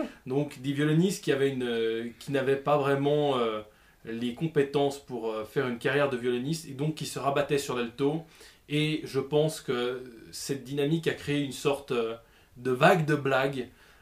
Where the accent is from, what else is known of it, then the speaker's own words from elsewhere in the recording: Tonnet, France; Et oui, c'est ma commune d'enfance.